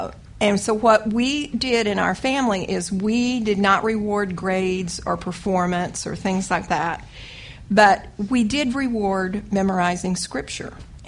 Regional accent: El Paso, Texas, United States; And James and I was from El Paso, and we would drive from here to El Paso straight through.

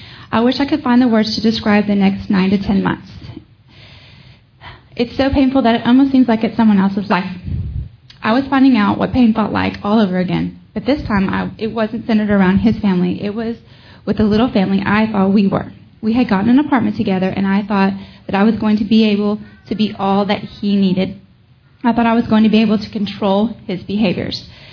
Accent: Lubbock, Texas, United States; I left for my hometown of Lubbock the next weekday

